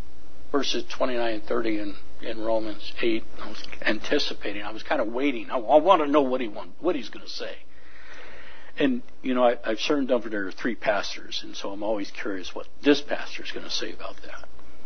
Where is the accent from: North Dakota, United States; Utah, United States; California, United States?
California, United States; And I'm from Northern California. I heard of it. But it's not a thing there.